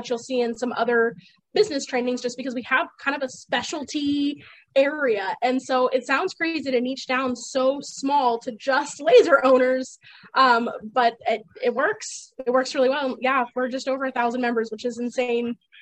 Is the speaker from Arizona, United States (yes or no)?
yes; Yuma, Arizona, United States; So we're in Yuma, Arizona, where it gets really, really hot all the time.